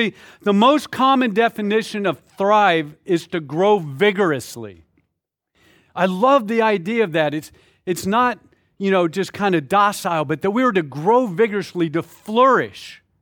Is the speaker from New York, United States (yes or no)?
no; Washington, United States; Maybe because we're from Washington. I took the R out, by the way. Washington.